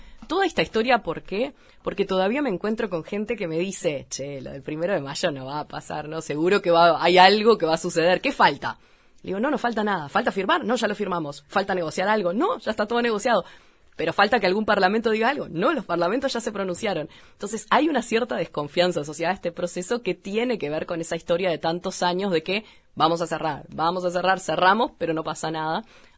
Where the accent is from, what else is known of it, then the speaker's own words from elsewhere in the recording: Uruguay; esto es algo que tenemos que asumir como uruguayos, como uruguayas